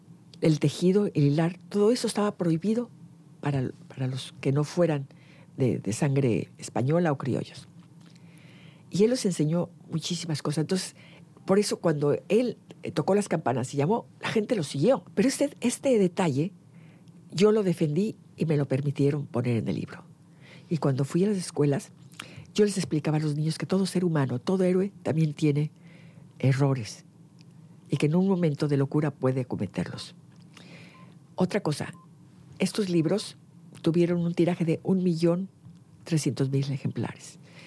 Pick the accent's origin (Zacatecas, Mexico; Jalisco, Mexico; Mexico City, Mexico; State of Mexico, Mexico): Jalisco, Mexico; porque soy orgullosa de la Nueva Galicia, así se llamaba mi provincia, antes de ponerle Jalisco, era la Nueva Galicia.